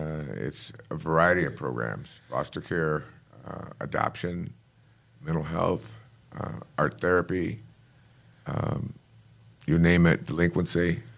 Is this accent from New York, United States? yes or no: no; Holly, Michigan, United States; I grew up in Holly, Michigan.